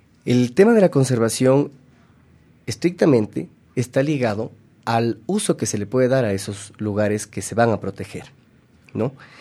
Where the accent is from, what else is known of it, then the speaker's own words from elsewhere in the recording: Quito, Pichincha, Ecuador; born there; Soy quiteño de nacimiento y de alguna forma uno tiene siempre con la ciudad encuentros y desencuentros.